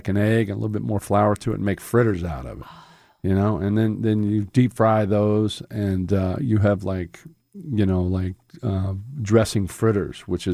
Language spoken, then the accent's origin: English; Midwest, United States; I'm from the Midwest, so I grew up on some good casserole.